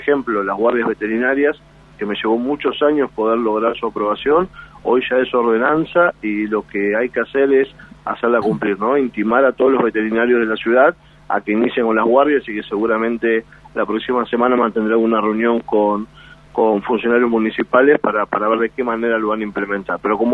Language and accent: Spanish; Tierra del Fuego, Argentina; porque todos somos fueguinos, todos tenemos deberíamos tener las mismas posibilidades de participar.